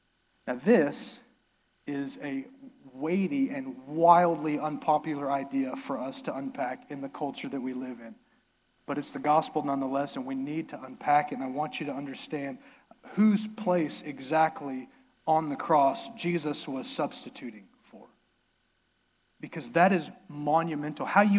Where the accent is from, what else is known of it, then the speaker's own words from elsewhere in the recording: Bushland, Texas, United States; That's what we did growing up in Bushland, Texas.